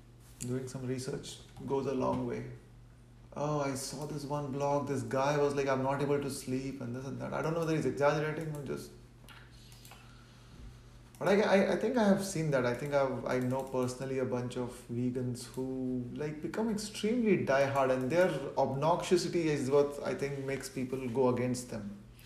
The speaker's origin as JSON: {"language": "English", "country": "India", "said": "But then I'm an Indian, so like, I mean, there are places like West Bengal"}